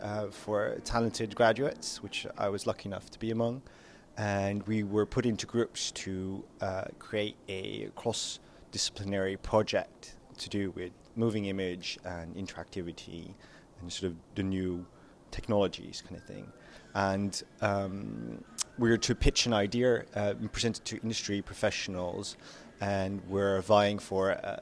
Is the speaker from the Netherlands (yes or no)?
yes; Netherlands; English is a second language; now in London, United Kingdom; I'm from Holland, although I've been living in London for the past 3 years after doing my course in film and interactive art.